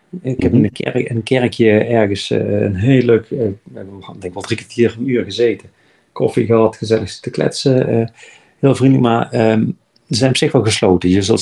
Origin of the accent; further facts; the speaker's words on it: Netherlands; Het voelt als Nederlander een beetje stiekem, zeg maar.